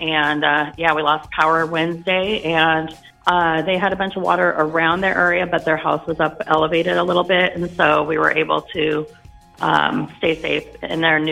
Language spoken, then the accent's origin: English; Oregon, United States